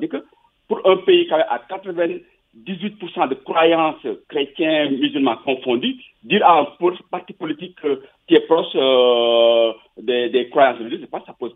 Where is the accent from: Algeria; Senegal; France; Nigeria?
Senegal; Donc, moi, je suis Sénégalais